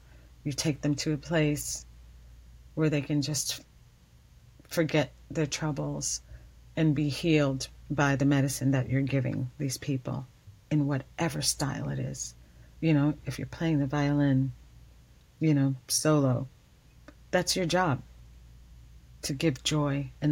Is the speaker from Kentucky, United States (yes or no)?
yes; Kentucky, United States; also born or lived in Brooklyn; and I'm from Kentucky and Brooklyn.